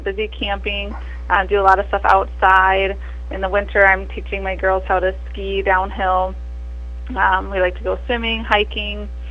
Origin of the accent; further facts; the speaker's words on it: Tyler, Minnesota, United States; Yeah, so I grew up in Tyler, Minnesota, so I was an RTR graduate.